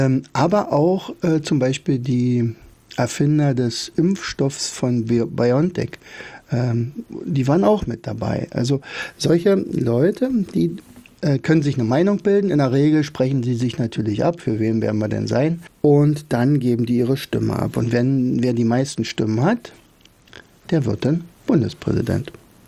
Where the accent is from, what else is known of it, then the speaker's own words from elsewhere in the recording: Oderberg, Brandenburg, Germany; sie zog also nicht ins Schloss Bellevue, sondern blieb in meiner Heimatstadt Oderberg.